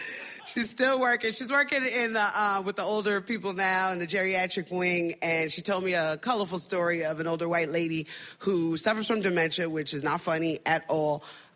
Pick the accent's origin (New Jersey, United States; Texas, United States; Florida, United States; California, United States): New Jersey, United States; I grew up in New Jersey. I used to love roller skating.